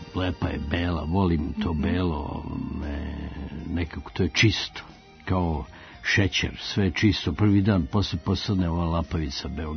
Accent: Belgrade, Serbia; born there; u Beograd i tu me prijavila da sam rođen u Starom gradu, a ja sam u stvari rođen u Divljini i u Velikoj Bežaniji.

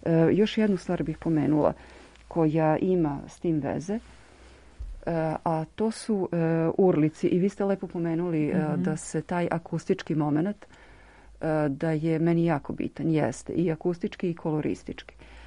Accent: Belgrade, Serbia; živim, ja sam iz Beograda, živim u Beogradu i prosto živim i u centru Beograda

